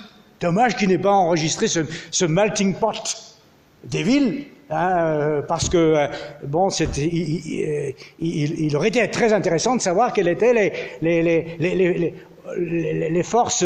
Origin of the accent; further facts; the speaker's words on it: Plogonnec, Brittany, France; born there; Je suis né à Plogonac, donc c'est peut-être quelqu'un de la famille.